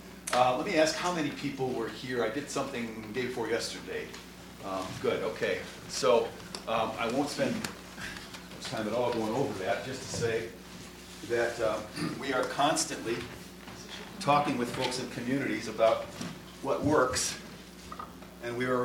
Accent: Chicago, Illinois, United States; I'm from Chicago.

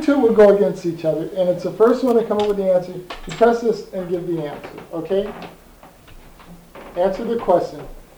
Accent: Portland, Oregon, United States; I am from Portland, Oregon, and I work with youth in our community

